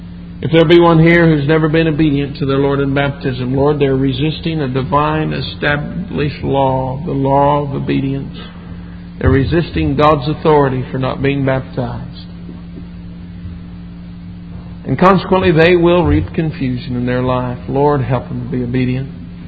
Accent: United States; I've been a little bit negligent in my responsibility as an American, and consequently as a Christian.

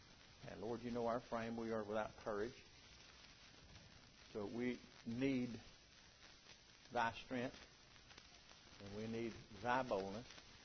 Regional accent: United States; Now, I was born and raised down here in North South Carolina. We're country folk.

